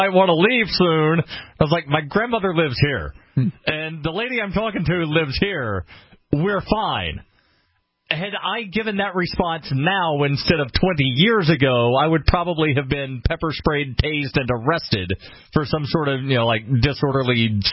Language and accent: English; Birmingham, Alabama, United States; Mentioned some of the interesting things about growing up in Birmingham, Alabama